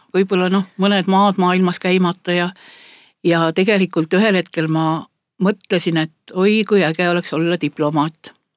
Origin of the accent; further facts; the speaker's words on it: Saare County, Estonia; ma olen nii saarlane kui saarlane, et mul on mees mandrilt